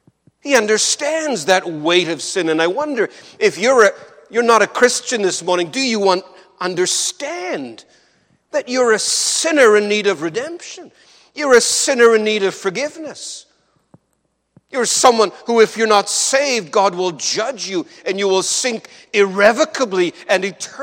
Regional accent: Canada; It had all kinds of taxes that we pay as Canadians.

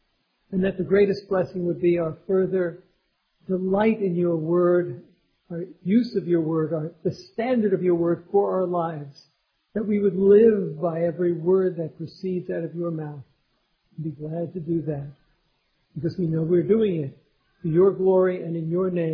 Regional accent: New York City, New York, United States; for us, in growing up in New York City, that was the way we thought of the year.

